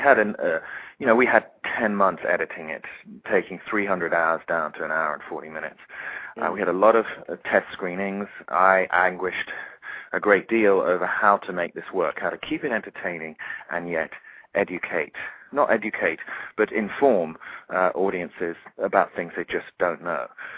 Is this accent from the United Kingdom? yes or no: yes; United Kingdom; I'm British, he's American.